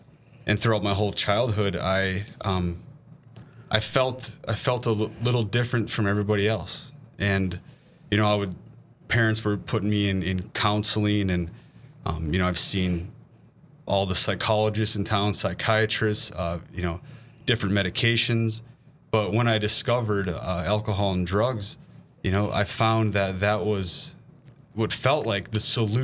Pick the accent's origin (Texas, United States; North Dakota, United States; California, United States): North Dakota, United States; Bismarck; I'm from Bismarck, North Dakota.